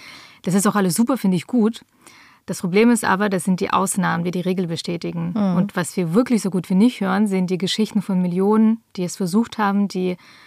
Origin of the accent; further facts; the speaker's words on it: Augsburg, Bavaria, Germany; Ich bin in Augsburg-Oberhausen aufgewachsen.